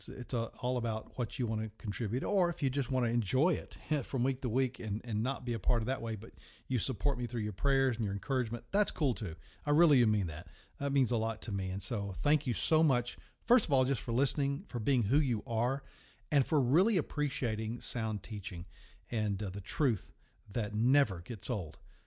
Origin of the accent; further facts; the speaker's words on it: United States; growing up in America during the 60s, yes, I'm a very, very old man.